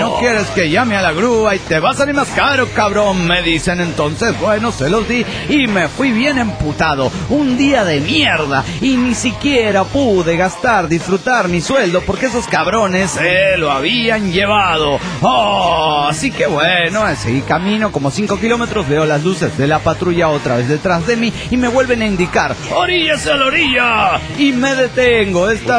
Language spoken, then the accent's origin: Spanish; Mexico City, Mexico; del DF mexicano.